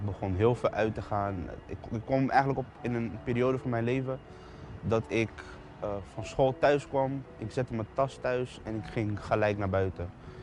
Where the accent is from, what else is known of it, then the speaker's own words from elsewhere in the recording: The Hague, South Holland, Netherlands; Ik kom uit Den Haag. Ik heb een goede jeugd gehad.